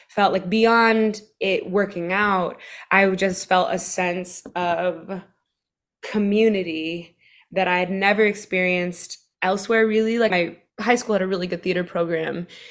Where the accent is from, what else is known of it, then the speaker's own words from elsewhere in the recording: Seattle, Washington, United States; also born or lived in Missoula, Montana; I grew up in Seattle. Well, I kind of grew up all over. That's a longer winded question. But Seattle was home for the longest.